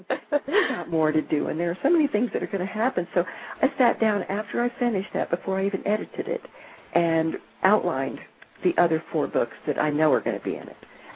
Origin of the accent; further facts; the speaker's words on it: Florida, United States; now in Atlanta, United States; I tend to gush about Florida because I am from Florida, and I write about Florida, even though I live in Atlanta, Georgia.